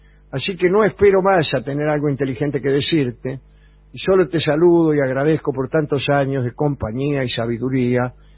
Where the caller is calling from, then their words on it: Buenos Aires, Argentina; also born or lived in Uruguay; de Parque Patricio.